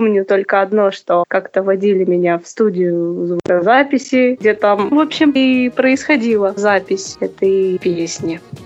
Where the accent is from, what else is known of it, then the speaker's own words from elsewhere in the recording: Naberezhnye Chelny, Tatarstan, Russia; born there; Родилась я в Республике Татарстан, город Набережные Челны, 10 сентября 1997 года.